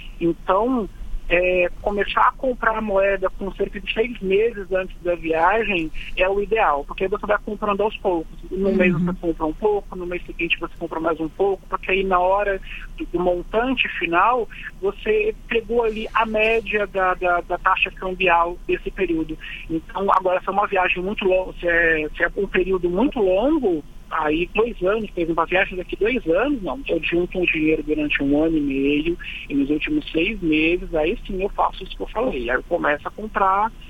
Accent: Brazil; quando eu falava que eu sou do Brasil

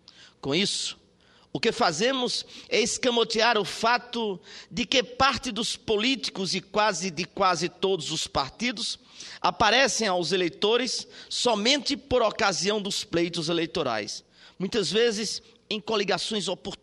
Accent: Paraíba, Brazil; Estava aqui rememorando a importância de João Claudino para Paraíba. Os seus feitos, o seu amor à minha terra, em 4 cantos do sertão do meu estado

